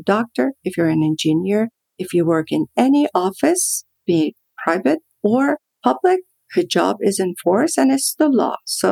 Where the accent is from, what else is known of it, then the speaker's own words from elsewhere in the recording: Mashhad, Razavi Khorasan, Iran; all over my hometown of Mashhad, which is the second largest city in Iran.